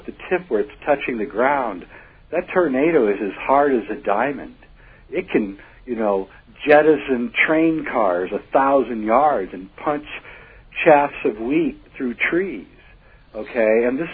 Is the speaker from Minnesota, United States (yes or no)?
no; Nebraska, United States; You know, in Missouri, as when I grew up in Nebraska, you know, we have tornadoes.